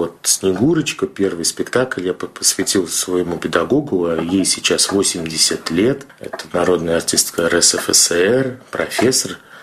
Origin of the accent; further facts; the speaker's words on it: Moscow, Russia; Я москвич.